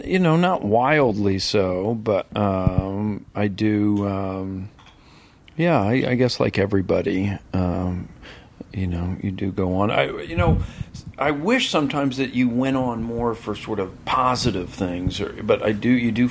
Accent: Texas, United States; And I am from Texas

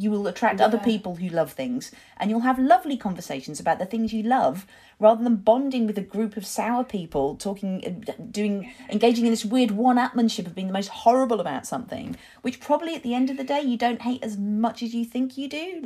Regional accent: Wolverhampton, West Midlands, United Kingdom; we were both in the Midlands. He's from Birmingham, I'm from Wolverhampton.

